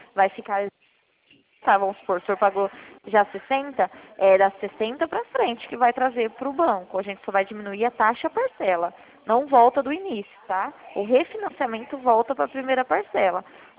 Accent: Dracena, São Paulo, Brazil; Não, eu sou de Dracena, do estado de São Paulo.

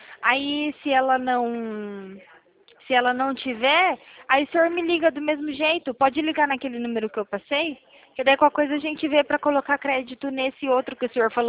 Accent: Itu, São Paulo, Brazil; Eu sou aqui do interior de São Paulo, em Itu.

